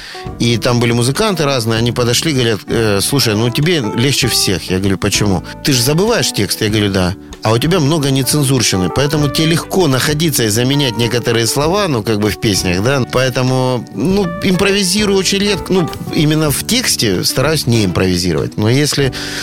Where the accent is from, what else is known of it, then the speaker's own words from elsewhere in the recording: Rostov-on-Don, Rostov Oblast, Russia; Пока что я дважды отец, ростовчанин и риэлтор.